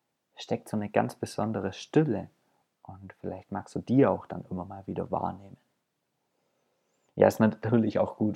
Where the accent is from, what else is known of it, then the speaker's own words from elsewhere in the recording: Sontheim, Germany; aus der Nähe von Sontheim bist, also meine Heimat, wo meine Eltern kommen, wo ich gerade auch bin